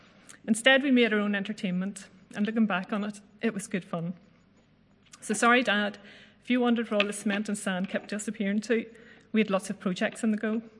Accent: Northern Ireland, United Kingdom; born there; I was born in South Armagh, between the towns of Keady and Newton Hamilton, known as the townland of Auchnagurgan.

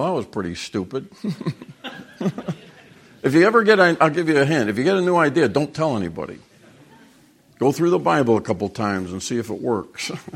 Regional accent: Southern United States, United States; So you're not going to get anything on me as a Southerner.

